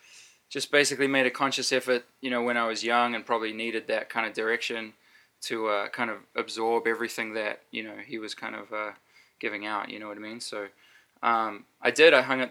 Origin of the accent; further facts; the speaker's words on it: New Zealand; also born or lived in England; Basically, I was a young kid in New Zealand. I was born in England, but moved to New Zealand when I was six.